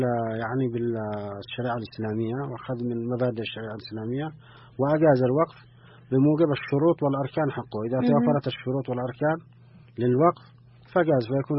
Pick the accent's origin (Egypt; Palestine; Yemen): Yemen; كما اعتدنا بأن إحنا كناس يمنيين